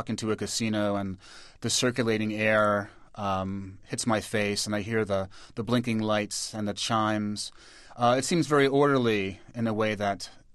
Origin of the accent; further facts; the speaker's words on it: New York, United States; I think maybe just growing up in New York in terrible 1970s New York that was dirty, covered in graffiti, garbage strewn everywhere